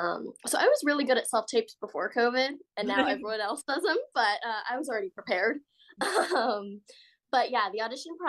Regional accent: Texas, United States; I'm from Texas.

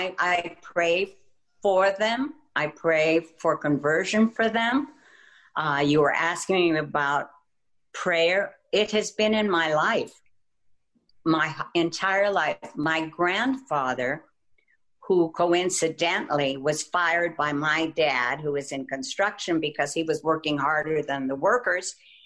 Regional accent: Texas, United States; born there; Well, I was born in Texas. The same midwife that delivered my father delivered me in a very humble home.

